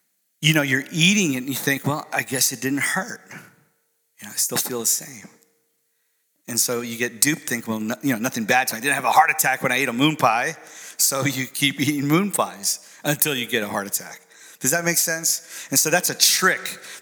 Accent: Bradenton, Florida, United States; also born or lived in Sarasota; And of course, we live in Florida. I'm from Sarasota, Florida, so I know what real fresh orange juice tastes like. The Tropicana factory is right there in Bradenton, my hometown.

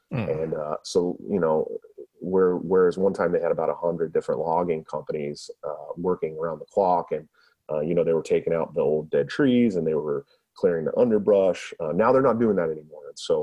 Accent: California, United States; moved away as an adult; also born or lived in Oregon; now in Iowa, United States; it's scary because I'm from California, born and raised. I'm a Cali boy, but I lived in Oregon for 7 years

